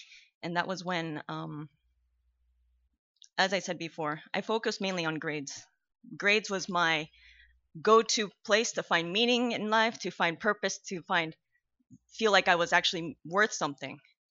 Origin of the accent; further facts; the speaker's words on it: Glendale, California, United States; born there; I grew up in the church. I was born in the Glendale Adventist Hospital.